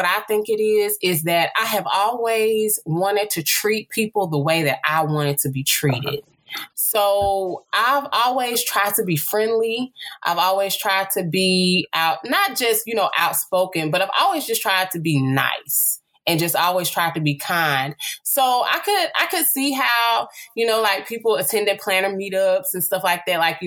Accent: Texas, United States; You know, I'm from the South. I'm from Texas.

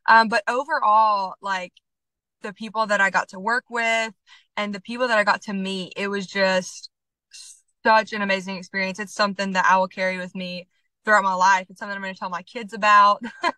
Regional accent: Dandridge, Tennessee, United States; And I think because I grew up in Dandridge and it's such a small town, I was kind of afraid to dream bigger.

